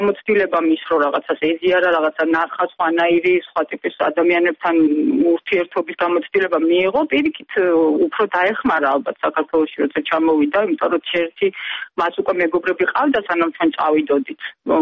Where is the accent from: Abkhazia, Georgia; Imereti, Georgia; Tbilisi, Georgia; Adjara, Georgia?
Adjara, Georgia; მართალი გითხათ მე თუ აჭარელი ვარ მე უფრო მიყვარს ოჯახში თევზი ვიდრე რომელიმე ჩემი ოჯახის წევს